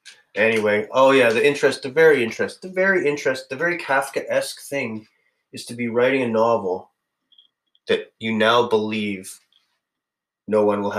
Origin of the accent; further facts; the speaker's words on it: Australia; Good old Australia. I guess I'm still an Aussie at heart. I'm antipodean, as they say.